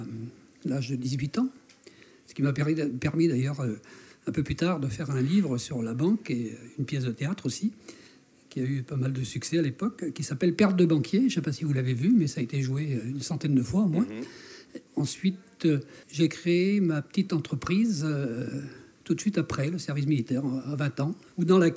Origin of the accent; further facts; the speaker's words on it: Lesneven, Brittany, France; first language Breton; French is a second language; je viens de Lesnevin, en plein Léon. Donc déjà, ça situe parce que je suis de culture bretonne. J'ai appris le français en deuxième langue. J'ai eu cette chance, parce que c'est réellement une chance, d'avoir parlé le breton en langue maternelle.